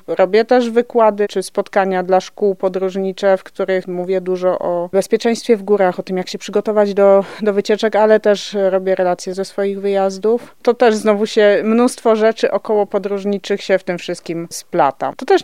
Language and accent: Polish; Nowy Sącz, Lesser Poland, Poland; now in Lublin, Poland; ja w ogóle pochodzę z gór, spod Nowego Sącza i w zasadzie góry to miałam od dziecka na wyciągnięcie ręki, wprawdzie nie jakieś super wysokie, takie 800-900 metrów za oknem